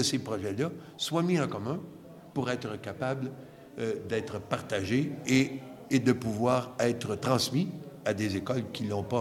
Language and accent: French; Quebec, Canada; Je suis Québécois, j'ai enseigné l'éducation physique et le sport durant plus de 35 ans.